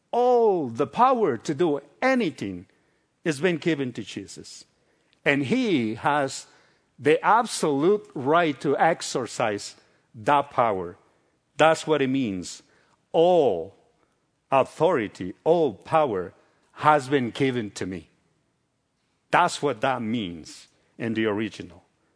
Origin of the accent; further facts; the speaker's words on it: Mexico; English is a second language; now in United States; I saw myself in my hometown 29 years ago, preaching the gospel to multitudes. The downtown area in my hometown was full with hundreds and hundreds and hundreds of people. And I knew in my heart that I was going to go back to Mexico someday.